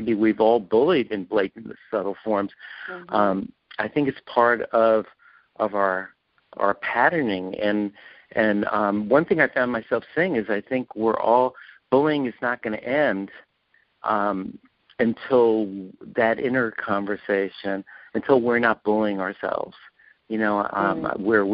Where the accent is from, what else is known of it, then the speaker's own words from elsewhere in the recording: Arizona, United States; When the congresswoman from my home state, Gabrielle Giffords, was shot